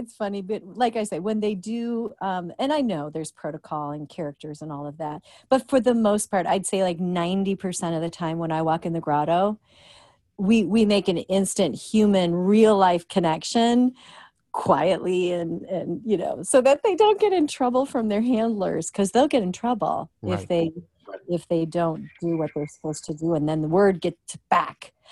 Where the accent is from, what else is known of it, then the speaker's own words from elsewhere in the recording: Rockford, Illinois, United States; Well, I guess growing up in Rockford, Illinois, without having seen a Broadway show